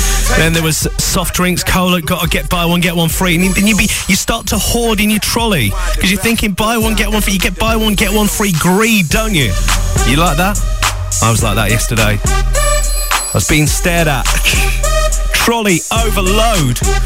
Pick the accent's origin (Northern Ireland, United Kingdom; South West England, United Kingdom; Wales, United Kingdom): Wales, United Kingdom; I'm actually from Wales, and we used to get snow really bad at this time of year.